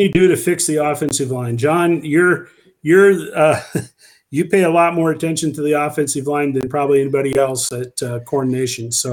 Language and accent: English; Iowa, United States; No, I'm not an Iowa fan, but I am from Iowa.